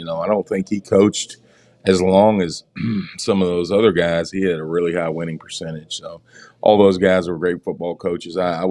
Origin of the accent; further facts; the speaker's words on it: Kentucky, United States; I'm from Graves County, so me and him have known each other ever since he came to Graves.